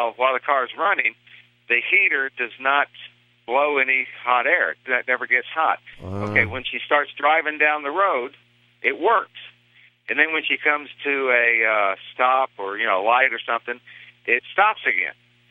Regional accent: Huntsville, Alabama, United States; I'm from Huntsville, Alabama.

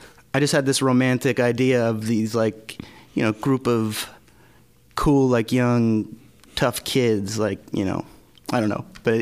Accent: Langhorne, Pennsylvania, United States; moved away as an adult; So when I left, I'm from Langhorne, Pennsylvania. When I left to go to school in New York

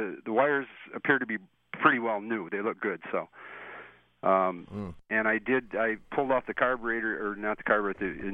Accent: Flint, Michigan, United States; I'm from Flint, Michigan.

